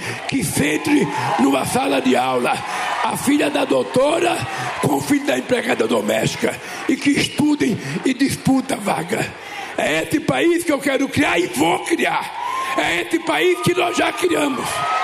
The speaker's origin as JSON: {"language": "Portuguese", "town": "São Bernardo do Campo", "region": "São Paulo", "country": "Brazil", "said": "Eu sou de São Bernardo, morei lá há muito tempo"}